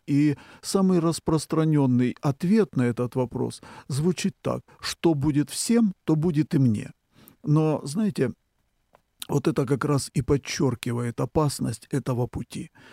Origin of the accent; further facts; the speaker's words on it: Ukraine; я житель страны под названием Украина. Я украинец по национальности, и я священник в этом народе